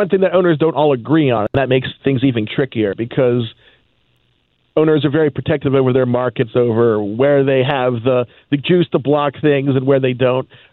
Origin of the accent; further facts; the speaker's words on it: Baltimore, Maryland, United States; I grew up in Baltimore, and we got, TBS, we got WGN so we could watch the Cubs, we got WWOR so we saw the Mets.